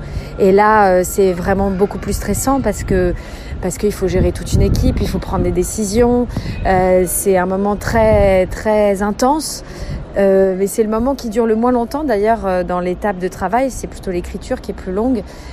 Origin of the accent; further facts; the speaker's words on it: France; also born or lived in Portugal; je suis française et portugaise